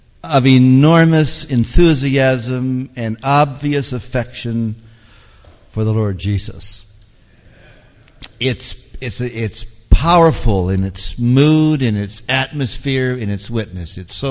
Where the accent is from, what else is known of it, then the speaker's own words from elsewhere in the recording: Canada; I'm a Canadian, but I'm not that Canadian.